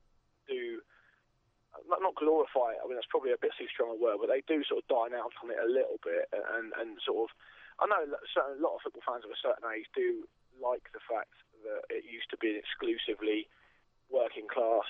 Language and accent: English; United Kingdom; because I'm British